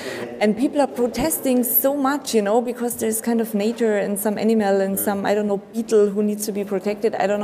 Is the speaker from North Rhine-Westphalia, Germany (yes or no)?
no; Munich, Bavaria, Germany; English is a second language; And still, I'm from Munich. Yeah.